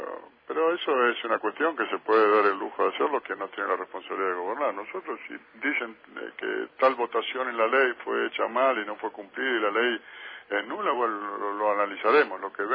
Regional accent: Argentina; lo mejor que tenemos en esta tierra es nuestro pueblo, somos los argentinos

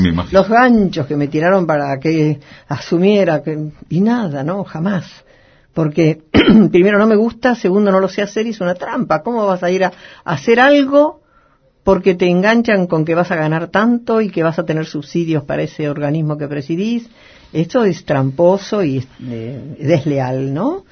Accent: Argentina; yo soy una mujer argentina, una mujer común.

